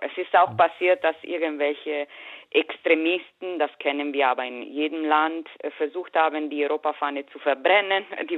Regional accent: Perugia, Umbria, Italy; German is a second language; in den Städten wie meine Heimatstadt Perugia bewegt sich kein Blatt überhaupt

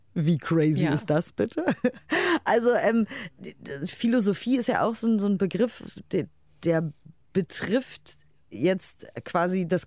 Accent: Berlin, Germany; Ich als Berlinerin

